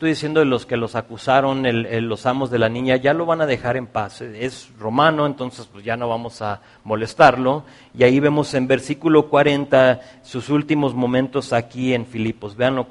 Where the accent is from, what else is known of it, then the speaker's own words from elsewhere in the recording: Mexico; soy romano de nacimiento, ¿sí? Entonces, de una razón, ejemplo, mis hijos, yo soy mexicano, tengo doble ciudadanía, soy mexicano, mis hijos nacieron en Estados Unidos